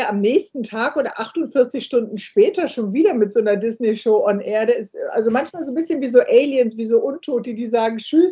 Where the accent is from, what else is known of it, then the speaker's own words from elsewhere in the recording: Bremen, Germany; Und du weißt, als Bremerin muss ich jetzt...